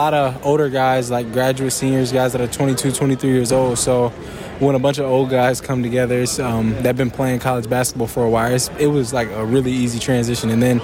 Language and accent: English; Indiana, United States; He's from Indiana. We're both from Indiana, and we both play similar playing styles.